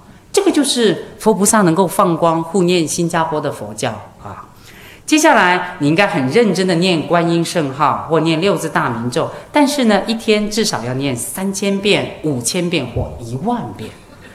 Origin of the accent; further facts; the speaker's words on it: Taiwan; first language Hakka; 我以前在台湾讲经，我的母语是客家话